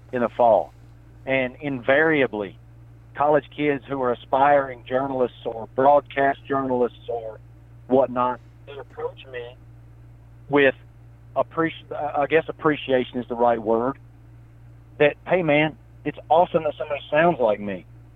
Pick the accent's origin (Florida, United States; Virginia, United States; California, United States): Virginia, United States; Harrisburg; I'm from Harrisburg, man. I am from Appalachia. And my buddies actually pick, my buddies back home pick on me because they think I've gotten a little bit too corporate. And then my accent has gotten a little too city-fied.